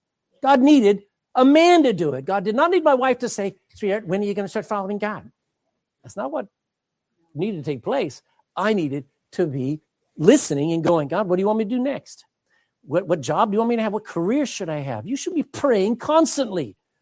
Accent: Texas, United States; I'm a Texan. Do you know what Texans think about the rest of the world? We don't care.

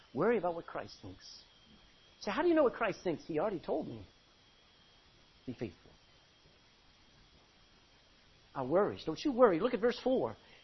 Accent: Texas, United States; I mean, you're Irish, I'm Texan. We're not that different.

